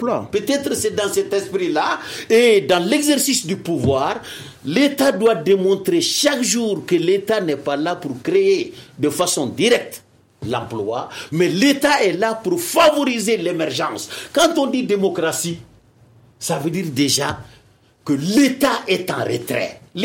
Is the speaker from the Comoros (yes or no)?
no; Mali; Nous sommes des Maliens. Avant d'être Bambara, avant d'être Kassonké, avant d'être Soninké, avant d'être Koroboro, nous sommes d'abord des Maliens.